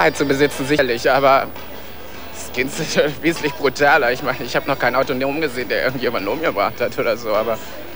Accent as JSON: {"language": "German", "country": "Germany", "tie": "born or raised there", "also_born_or_lived": "Netherlands", "lives_now": "Berlin, Germany", "said": "Die Niederlande. Aber ich bin hier aufgewachsen in Deutschland."}